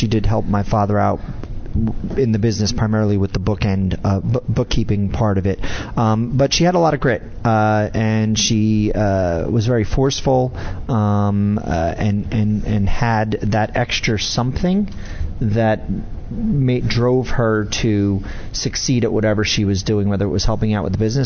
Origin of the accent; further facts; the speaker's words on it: New Jersey, United States; Northern New Jersey.